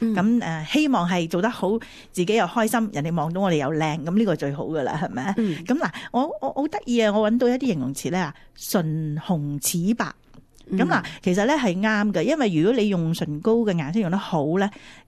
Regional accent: China; 我哋中国人咧就比较谦和啲，即系唔好咁突出嚟啦

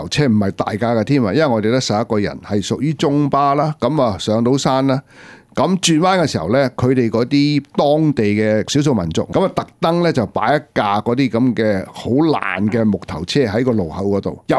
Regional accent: Hong Kong; born there; 咁我哋香港出世，但你叫我自驾，我都唔敢自驾。

